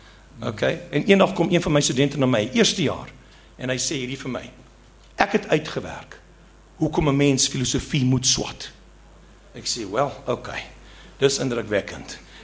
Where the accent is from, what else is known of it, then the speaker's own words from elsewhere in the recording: Eastern Cape, South Africa; ek kom van die Ooskaap, waar ek groot geword